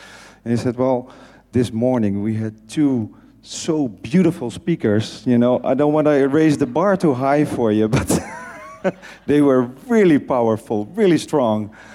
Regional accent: Netherlands; I'm an addict from the Netherlands.

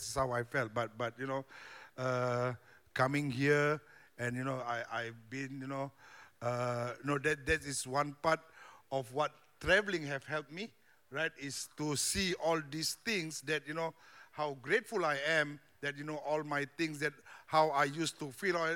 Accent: Singapore; born there; I was born in Singapore

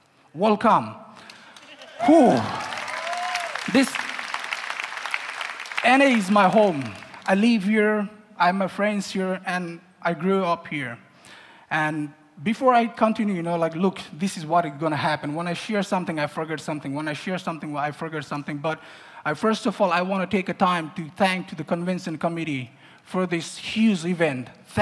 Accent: Nepal; English is a second language; now in Finland; I'm originally from Nepal, and I'm recovering in Finland. I got my new life in Finland.

